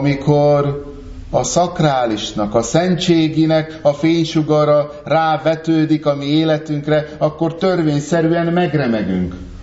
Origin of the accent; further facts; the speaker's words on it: Great Hungarian Plain, Hungary; Nekem, mint alföldi gyereknek, a felhők fölött lenni valami különös élmény volt.